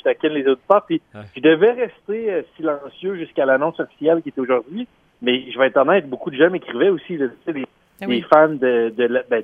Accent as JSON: {"language": "French", "town": "Quebec City", "region": "Quebec", "country": "Canada", "also_born_or_lived": "Montreal", "said": "Moi, je viens de Québec, puis j'ai fait 20 ans à Montréal"}